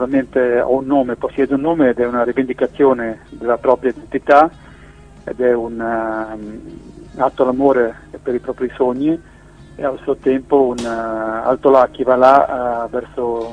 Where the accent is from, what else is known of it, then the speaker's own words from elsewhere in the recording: Genoa, Liguria, Italy; Io sono genovese